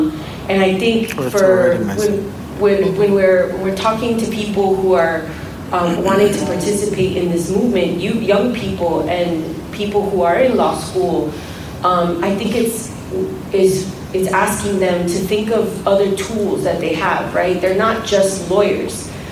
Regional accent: Queens, New York, United States; I'm the children of immigrants. I was born here. I'm from Queens. I'm from New York.

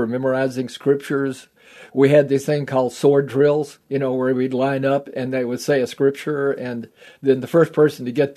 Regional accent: Houston, Texas, United States; No. People still recognize my accent, and I'm a Texan.

